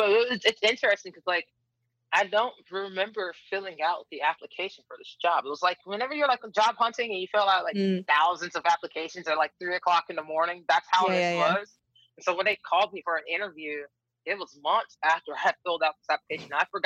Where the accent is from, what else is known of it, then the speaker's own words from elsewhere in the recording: Houston, Texas, United States; I'm from the Houston area. So growing up, living in Space City, NASA is huge here for us.